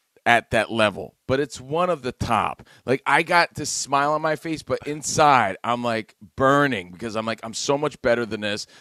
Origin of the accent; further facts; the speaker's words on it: New Jersey, United States; As a kid growing up in Jersey, Rich, I was very much a suburban kid playing wiffle ball